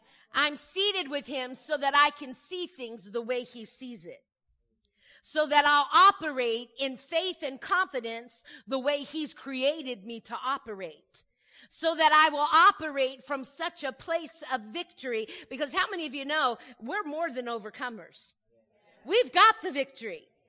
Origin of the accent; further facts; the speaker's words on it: Indiana, United States; now in Tulsa, United States; And I'm from Indiana, and I love a lot of snow.